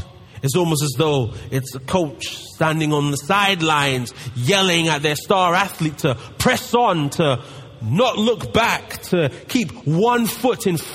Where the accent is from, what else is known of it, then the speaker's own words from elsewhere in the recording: London, United Kingdom; as you can tell by my accent, I'm from London.